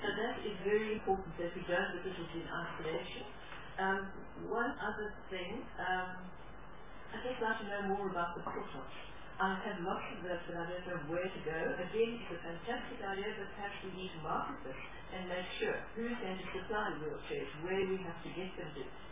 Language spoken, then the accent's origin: English; Eastern Cape, South Africa; I come from the Eastern Cape